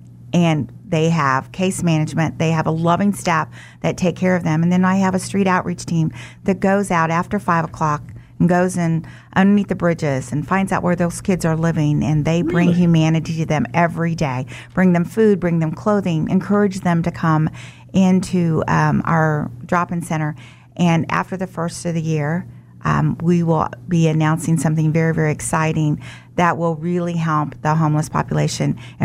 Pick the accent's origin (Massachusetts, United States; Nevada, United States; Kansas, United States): Kansas, United States; Wichita; also born or lived in Omaha; I was born in Omaha, Nebraska, but raised here in Wichita.